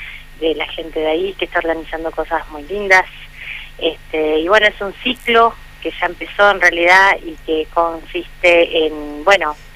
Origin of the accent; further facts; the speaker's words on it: La Paz, Entre Ríos, Argentina; otra de afuera de Paraná, del interior, como es mi caso, que soy de La Paz.